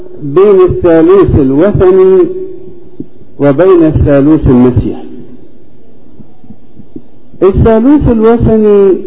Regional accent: Egypt; مش مننا احنا كمصريين فقط،

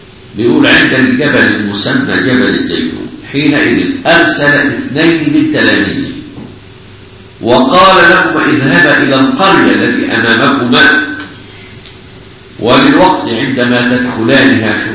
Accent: Egypt; يعني يمكن احنا كمصريين صعب علينا ان نتصور الجبال مأهولة بالسكان

